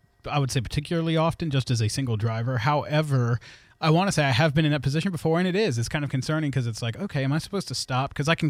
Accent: United States; I am painfully American when it comes to my vernacular.

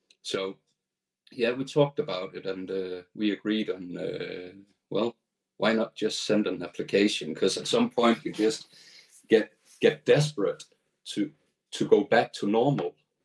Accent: Denmark; English is a second language; I'm from Denmark.

